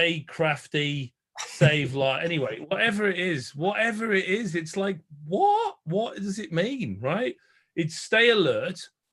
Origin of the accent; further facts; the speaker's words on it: United Kingdom; now in Australia; I am British, by the way. Some people don't realize I'm married to an Australian. And she forced me at gunpoint to live in Australia, but I am a British citizen, not an Australian citizen. And I do spend quite a lot of time back home in Blighty.